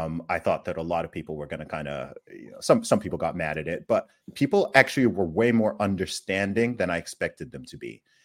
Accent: Saudi Arabia; I grew up in Saudi Arabia.

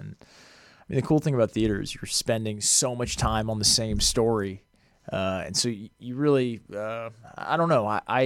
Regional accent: Massachusetts, United States; I grew up outside of Boston.

